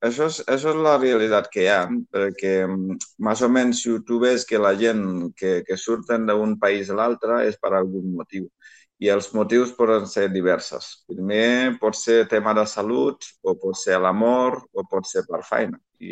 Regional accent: Gambia; jo soc gambià i doncs amb pares de diferents països. Pues el meu pare és senegalès i la mare gambiana.

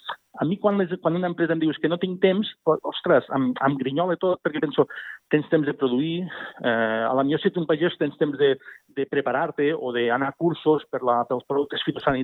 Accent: Lleida, Catalonia, Spain; jo que soc de Lleida sempre hi ha hagut una mica l'essència de criticar molt

